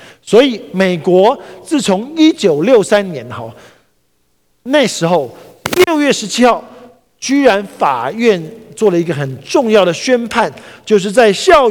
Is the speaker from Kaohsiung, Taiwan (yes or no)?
no; Taipei, Taiwan; 像我是台北人